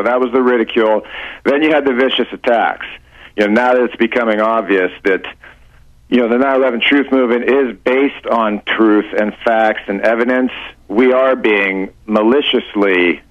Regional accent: Erie, Pennsylvania, United States; I felt compelled to at least let people in Erie, Pennsylvania, my hometown, who read the paper, know that somebody who came from there doesn't believe in the official story of 9/11

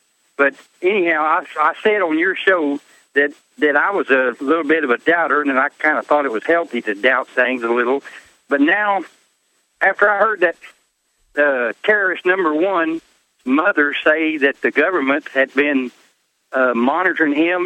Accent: United States; born there; I was born in 1952 in the United States of America, a very good, very wonderful country.

